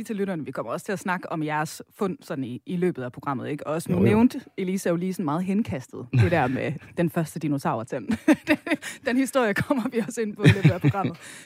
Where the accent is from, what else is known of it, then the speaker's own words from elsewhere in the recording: Samsø, Central Denmark Region, Denmark; der var hjemme på Samsø hos mine forældre